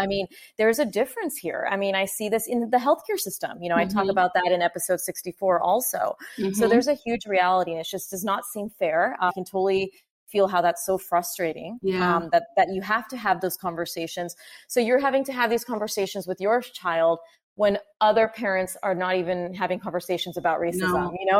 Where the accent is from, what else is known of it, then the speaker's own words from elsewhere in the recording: United States; because I'm an Indian American woman trying to share, you know, that perspective.